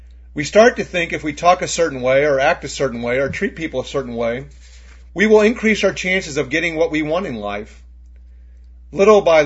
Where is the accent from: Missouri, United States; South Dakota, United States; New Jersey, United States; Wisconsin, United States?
Missouri, United States; Jennings; I grew up in Jennings, Missouri. It would be hard to imagine a less pretentious place than Jennings in the 1960s and 1970s.